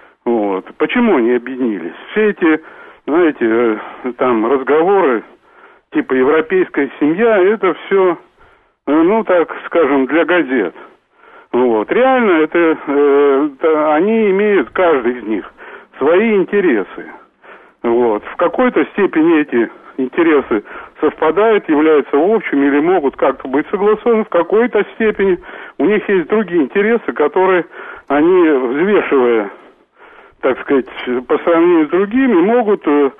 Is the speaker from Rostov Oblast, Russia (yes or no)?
no; Moscow, Russia; из Москвы.